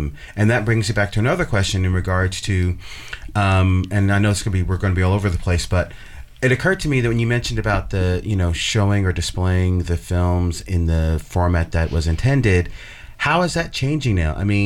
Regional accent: Brooklyn, New York, United States; I'm from Brooklyn, New York, and I remember I'm getting close to 50, so I'm going to age myself here

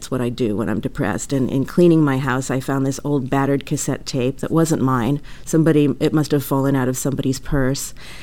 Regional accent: United States; Well, first I'd like to start with my home country, America.

